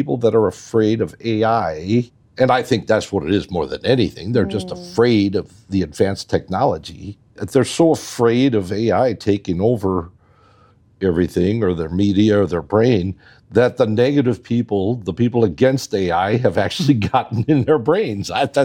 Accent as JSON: {"language": "English", "town": "Milwaukee", "region": "Wisconsin", "country": "United States", "tie": "born or raised there", "said": "I grew up just outside of Milwaukee. Milwaukee was an industrial city. And back in Milwaukee's heyday, when I was a young man, noise was money."}